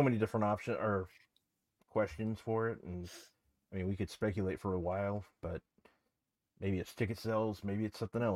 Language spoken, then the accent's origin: English; Texas, United States; born there; Fun fact, I was born in Texas.